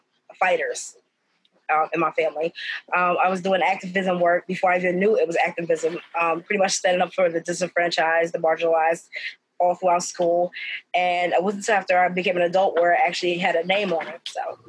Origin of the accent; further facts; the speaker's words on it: Pemberton, New Jersey, United States; now in Pennsauken, United States; Actually, I'm from Pemberton. I live, I'm now living in Pennsauken.